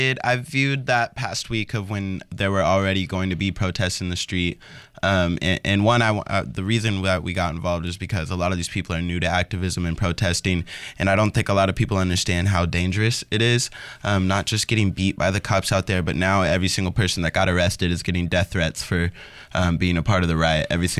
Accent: Portland, Oregon, United States; I graduated from Oregon State. I grew up here in Portland.

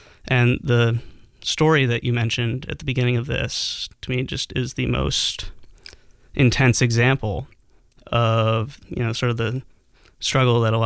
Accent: New York, United States; now in Portland, United States; I came out here shortly after all that happened. I grew up in the New York area, so I was looking for a lower cost of living.

